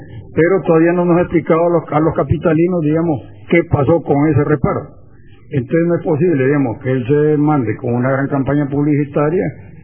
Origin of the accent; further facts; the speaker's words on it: Tegucigalpa, Francisco Morazán, Honduras; como buenos capitalinos, como buenos hondureños, responsables